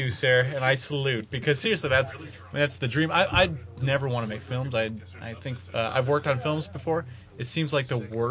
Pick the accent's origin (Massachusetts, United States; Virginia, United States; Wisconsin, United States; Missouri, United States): Wisconsin, United States; my hometown in central Wisconsin